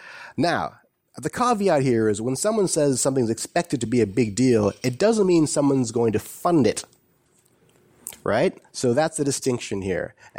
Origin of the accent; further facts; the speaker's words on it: Guyana; moved away; I'm part of a mass migration. I come from Guyana, and everyone like me who's well-educated from that country left, right, for other reasons, separately, individually, as part of your family.